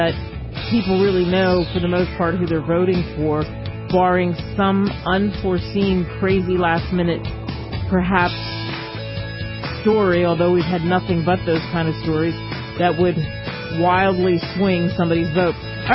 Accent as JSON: {"language": "English", "town": "Cherry Hill", "region": "New Jersey", "country": "United States", "tie": "born or raised there", "said": "And I grew up not too far from Atlantic City. I grew up in Cherry Hill, New Jersey."}